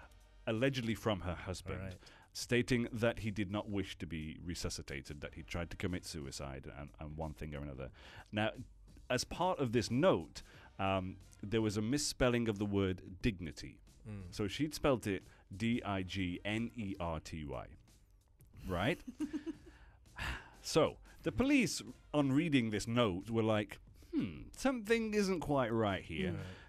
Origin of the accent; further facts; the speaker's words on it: England, United Kingdom; See, I'm from England, remember?